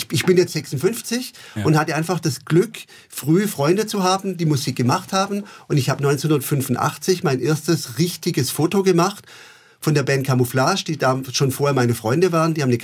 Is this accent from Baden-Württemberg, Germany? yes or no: yes; Kleinsachsenheim, Baden-Württemberg, Germany; also born or lived in Bietigheim-Bissingen; Bin da geboren, bin 5 Kilometer entfernt aufgewachsen in Kleinsachsenheim und ich bin wirklich Bietigheim-Bissinger durch und durch. Ich ging da auf die Schule